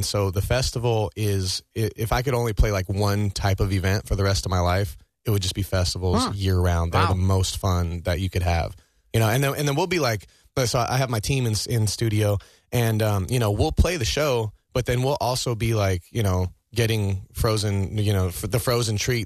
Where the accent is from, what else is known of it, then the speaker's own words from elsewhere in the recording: Denver, Colorado, United States; I grew up in Denver, Colorado, and we had something called Heaven Fest that I look forward to every year.